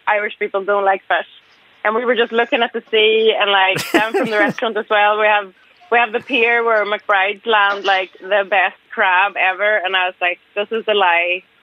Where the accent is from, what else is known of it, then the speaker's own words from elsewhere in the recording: Stockholm, Stockholm County, Sweden; English is a second language; I'm from Stockholm, so obviously we have a lot of there's a lot of international cuisine